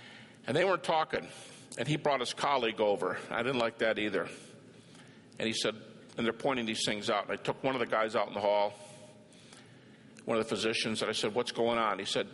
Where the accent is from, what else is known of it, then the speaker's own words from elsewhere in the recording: Detroit, Michigan, United States; I was in my hometown. I'm from Detroit.